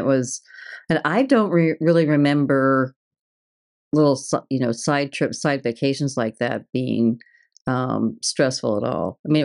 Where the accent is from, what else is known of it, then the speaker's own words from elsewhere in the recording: Midwest, United States; And I grew up in the Midwest. I thought I was hardy folk, and I guess I was